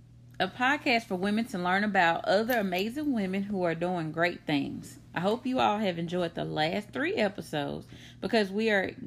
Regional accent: Mississippi, United States; my home state, Mississippi, is going through a lot of flooding at this time.

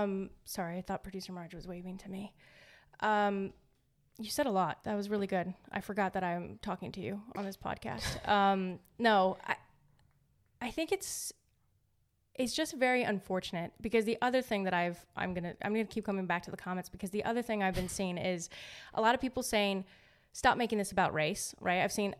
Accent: United States; it's not like I grew up in Mexico, personally, right? I don't speak Spanish, right?

